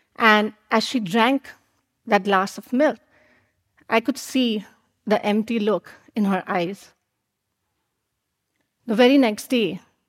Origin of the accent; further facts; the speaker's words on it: Mumbai, Maharashtra, India; Growing up in Mumbai, India, I was always surrounded by family, aunts, uncles, cousins.